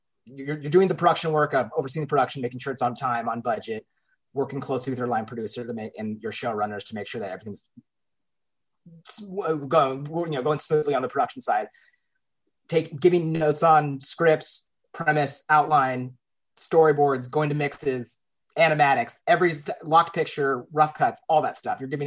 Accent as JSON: {"language": "English", "town": "Portland", "region": "Oregon", "country": "United States", "tie": "born or raised there", "said": "I mean, I grew up in Portland, Oregon."}